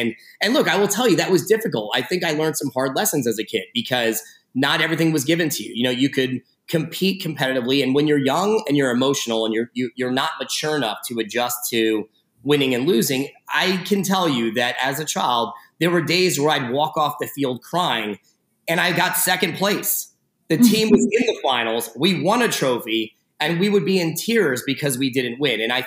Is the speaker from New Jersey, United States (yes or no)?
yes; Fanwood, New Jersey, United States; but I grew up in Fanwood, New Jersey, which is a small town.